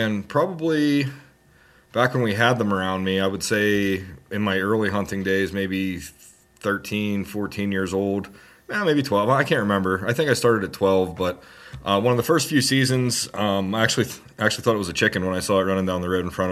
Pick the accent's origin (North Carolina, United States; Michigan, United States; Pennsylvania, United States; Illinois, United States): Pennsylvania, United States; Butler; I'm from Butler, Pennsylvania, so about an hour north of Pittsburgh.